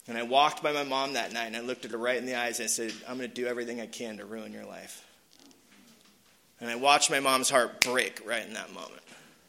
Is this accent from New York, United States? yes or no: no; Mission Viejo, California, United States; And I grew up in Mission Viejo, California. I don't think they saw a gang member till I got there, you know.